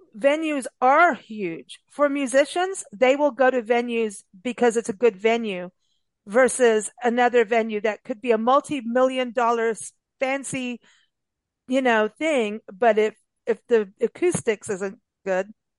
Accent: South Africa; moved away; I grew up in South Africa, and The Exorcist was banned

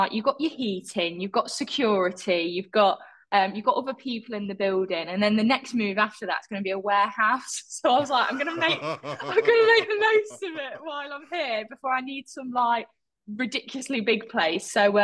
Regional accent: Leicester, East Midlands, United Kingdom; I'm from Leicester, so I'm like right in the middle.

